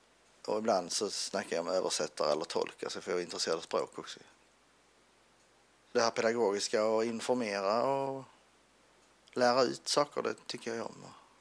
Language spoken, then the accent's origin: Swedish; Hässleholm, Skåne, Sweden; Sen gick jag i vanlig skola i Vinslöv här utanför Hässleholm där jag är född också. Hela tiden fram till gymnasiet när jag gick i Hässleholm.